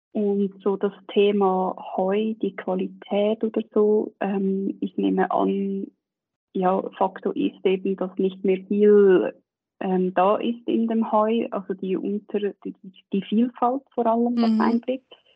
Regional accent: Switzerland; Ja, ich glaube, also gerade bei uns in der Schweiz ist das wirklich ultra schwierig

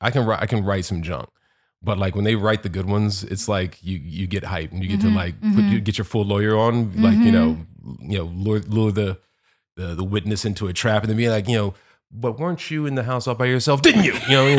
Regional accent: Virginia, United States; where I grew up in Virginia.

